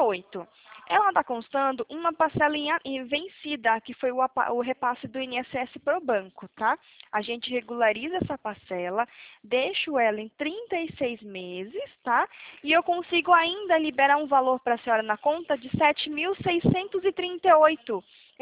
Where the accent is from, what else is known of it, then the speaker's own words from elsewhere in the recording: Santo André, São Paulo, Brazil; quem tá falando é … sou aqui de Santo André